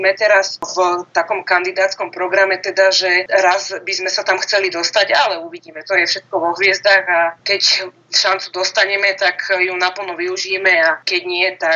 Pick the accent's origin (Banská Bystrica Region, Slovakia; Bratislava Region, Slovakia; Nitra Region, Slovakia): Nitra Region, Slovakia; Nitra; Rovnako do tých Michaloviec je to zo západu, ja som z Nitry